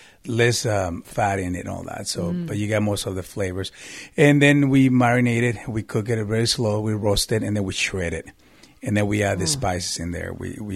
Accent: Tijuana, Baja California, Mexico; I grew up in Tijuana, Mexico.

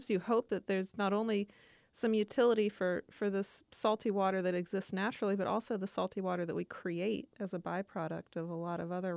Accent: Durham, North Carolina, United States; And when I was born in Durham, North Carolina, she was a professor at the University of North Carolina. So I grew up in the halls of the geology department.

